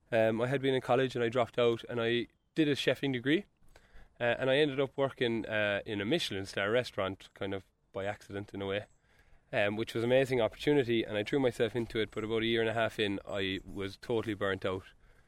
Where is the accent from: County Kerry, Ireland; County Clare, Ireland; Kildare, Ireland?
County Kerry, Ireland; Killarney; I'm from Killarney and I'm sitting here in front of Killarney House.